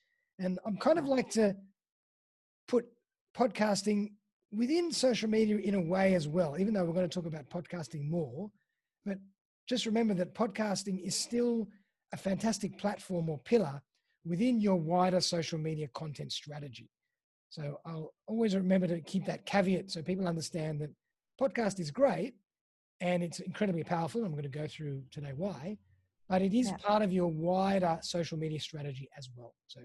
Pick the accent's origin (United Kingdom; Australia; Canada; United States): Australia; Sydney, New South Wales; Sydney boy, born and bred in Sydney.